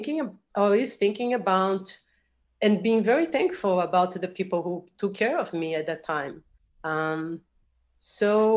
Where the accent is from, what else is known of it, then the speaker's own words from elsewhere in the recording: Brazil; English is a second language; which is something that also came from my background growing up in Brazil.